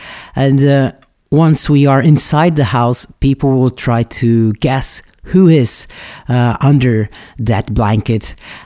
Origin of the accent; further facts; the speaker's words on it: Maia, Azores, Portugal; the place where I am from my native home, from my hometown, Maia, in São Miguel Island.